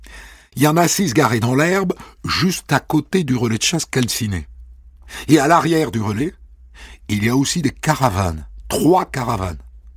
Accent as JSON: {"language": "French", "town": "Bordeaux", "region": "Nouvelle-Aquitaine", "country": "France", "said": "On est de Bordeaux, tous les trois."}